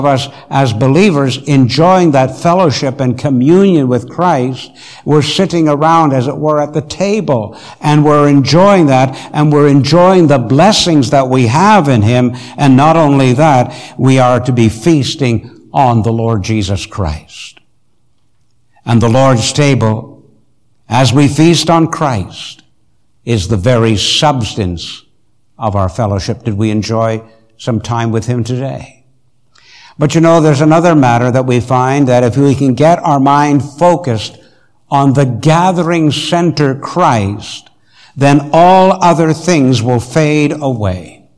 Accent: Montreal, Quebec, Canada; I can remember that as a boy growing up in Montreal

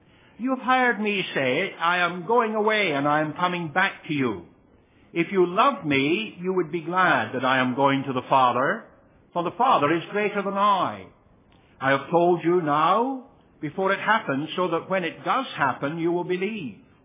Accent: Scotland, United Kingdom; I was brought up in Scotland, as you may know

